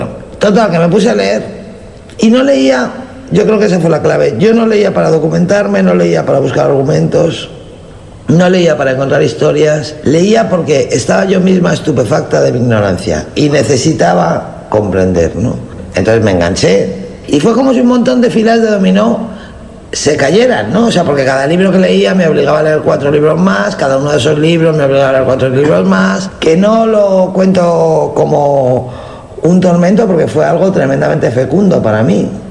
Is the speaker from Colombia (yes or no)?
no; Spain; Es muy curioso como en mi país, que tiene una historia contemporánea muy, muy, muy complicada.